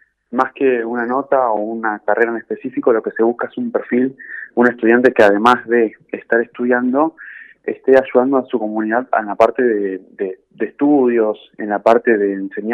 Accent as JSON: {"language": "Spanish", "town": "Quilmes", "region": "Buenos Aires Province", "country": "Argentina", "said": "yo soy de Quilmes, de Villa La Florida. En particular, bueno, estudié mi primaria y secundaria en el Instituto Sagrada Familia."}